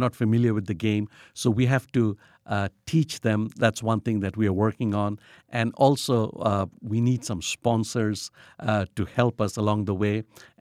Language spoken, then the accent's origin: English; Bangladesh; moved away; When I was growing up in Bangladesh, I played cricket.